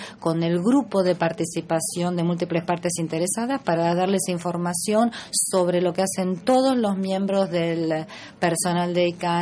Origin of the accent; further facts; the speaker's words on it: Belgium; vengo de Bélgica, representando a la Comisión Europea